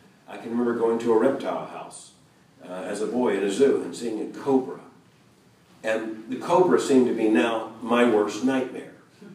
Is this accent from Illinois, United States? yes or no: no; Florida, United States; I grew up in Florida, surrounded by reptiles of all variety and snakes of all stripes, colors, and rattles. And we had very deadly snakes in Florida.